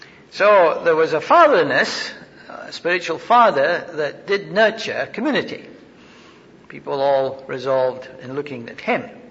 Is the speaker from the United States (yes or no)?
no; United Kingdom; moved away; which struck us very strange when we came over from Britain